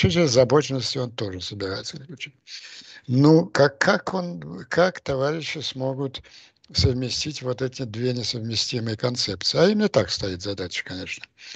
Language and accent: Russian; Ukraine; Вот я как украинец